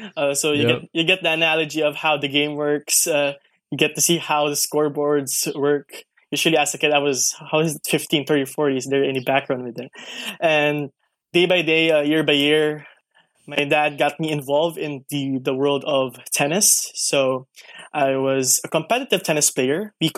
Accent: Naga, Bicol Region, Philippines; also born or lived in West Covina, United States; So I was born in Los Angeles in West Covina, California, USA. And at a very, very young age, we immediately moved back to the province here in the Philippines, which is a city called Naga in Bicol region

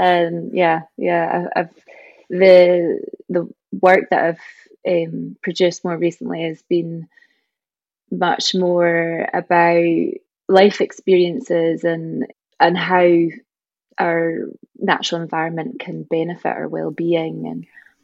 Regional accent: Thurso, Scotland, United Kingdom; moved away as an adult; I grew up here in Thurso and then couldn't wait to get away. I remember being a teenager just itching to get away from Thurso, and so went off to study in Edinburgh

